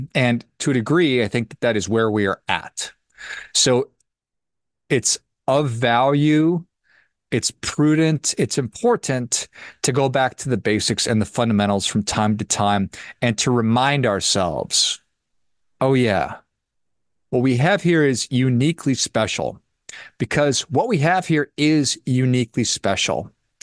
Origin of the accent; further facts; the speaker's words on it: United States; born there; Because for me, I was born in the United States. And so I've never known anything other than the freedoms that we enjoy.